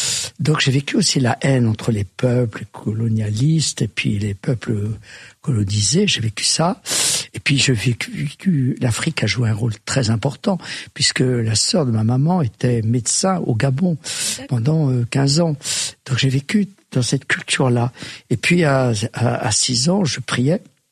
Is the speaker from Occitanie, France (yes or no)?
yes; Occitanie, France; born there; je suis né dans une culture huguenote, parce que je suis né dans les Cévennes